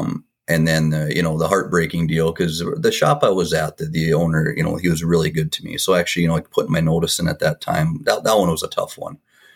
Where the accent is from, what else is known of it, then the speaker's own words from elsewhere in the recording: Lidgerwood, North Dakota, United States; also born or lived in Fargo; I was born and raised in Fargo, raised in Lidgerwood, North Dakota on a farm.